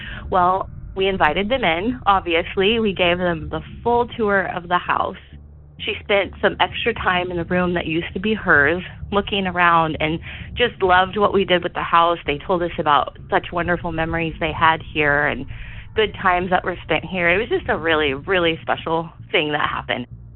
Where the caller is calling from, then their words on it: California, United States; I'm calling from Northern California.